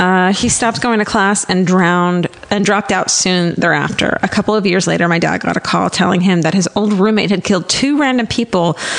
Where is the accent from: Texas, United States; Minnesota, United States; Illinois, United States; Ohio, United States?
Ohio, United States; Wellington; this kid from my hometown in Wellington, Ohio